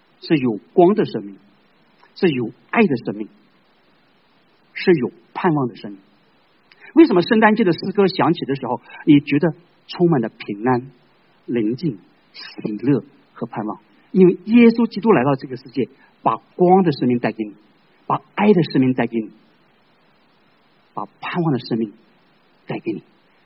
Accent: China; 我们中国人有人理错误的理解

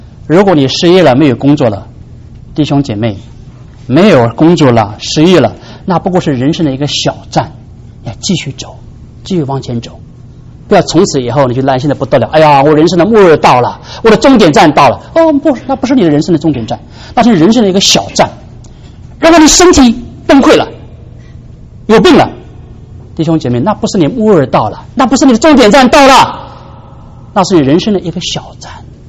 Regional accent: China; 我们中国人信了耶稣以后，把佛教的东西带进教会

